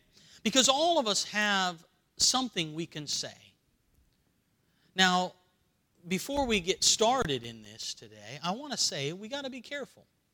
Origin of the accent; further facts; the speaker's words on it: North Carolina, United States; Where I grew up in North Carolina, not only would you give your testimony, you'd sing your song that goes with your testimony.